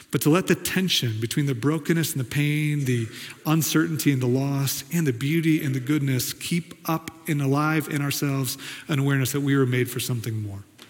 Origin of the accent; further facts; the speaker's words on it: Kansas, United States; born there; moved away; I moved to Colorado because it was full of the things I love to do in life. I was born in Kansas. First time I came to Colorado, I thought I was made for that place.